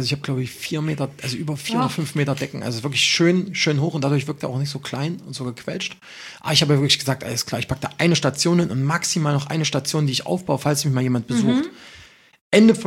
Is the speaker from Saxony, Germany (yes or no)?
yes; Saxony, Germany; now in Berlin, Germany; ja, ich komme aus dem Erzgebirge, was wollen sie denn reinmachen?